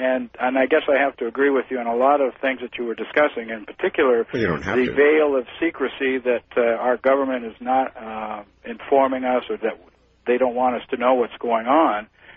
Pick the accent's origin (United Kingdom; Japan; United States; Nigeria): United States; California; moved away; I'm somewhat transplanted from California, and I've been up here about 15 years now.